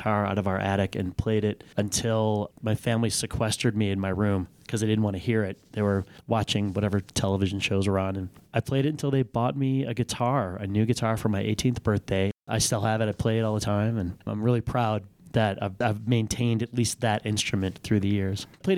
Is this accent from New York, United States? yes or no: yes; Rochester, New York, United States; I'm from Rochester, New York, where I was part of a big corporate band called